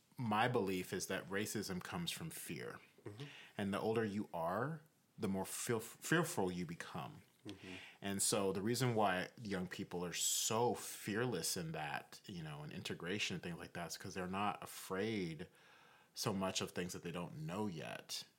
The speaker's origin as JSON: {"language": "English", "town": "San Antonio", "region": "Texas", "country": "United States", "tie": "born or raised there", "said": "But it's a little less bad over here in Texas. And I agree with him because I grew up in San Antonio"}